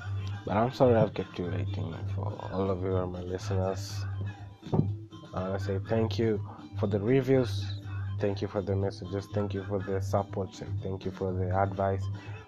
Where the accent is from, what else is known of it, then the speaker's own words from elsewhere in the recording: Kenya; And as for me, I'm from Kenya. It's in Africa, East Africa in particular. And where I'm from, marijuana is illegal.